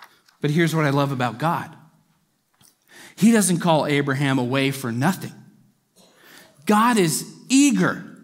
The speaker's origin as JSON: {"language": "English", "region": "California", "country": "United States", "lives_now": "Arkansas, United States", "said": "kind of like when I moved to Arkansas. I'm like, Lord, where on earth am I going? Arkansas. I'm from California."}